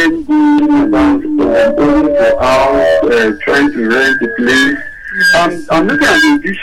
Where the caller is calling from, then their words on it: Yaba, Lagos, Nigeria; calling from Yaba.